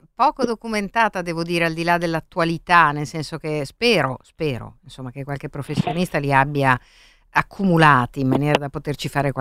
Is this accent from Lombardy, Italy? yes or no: yes; Milan, Lombardy, Italy; io sono di Milano, sono cresciuta qui, cioè sono proprio metropolitana.